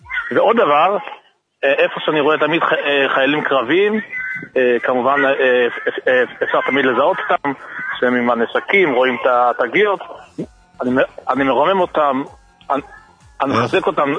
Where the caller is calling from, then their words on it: Petah Tikva, Central District, Israel; אני מפתח תקווה, הדר גנים.